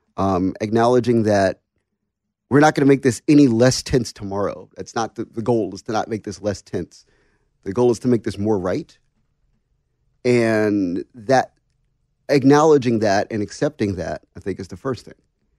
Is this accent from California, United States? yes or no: no; Washington, District of Columbia, United States; Dude, I'm from Washington, D.C. Imagine me.